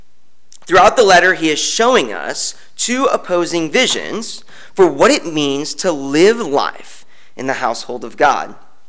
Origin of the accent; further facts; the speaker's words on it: California, United States; I'm from California. You watch the sunset on the beach.